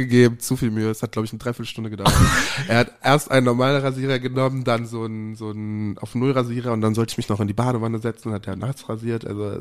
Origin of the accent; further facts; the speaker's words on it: Cologne, North Rhine-Westphalia, Germany; now in Berlin, Germany; Ich komme aus Köln